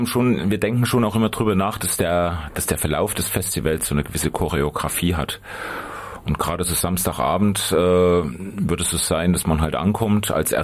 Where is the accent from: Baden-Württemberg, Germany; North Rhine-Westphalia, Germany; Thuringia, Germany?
Thuringia, Germany; Also wie man schon hört, ich komme ja aus Südthüringen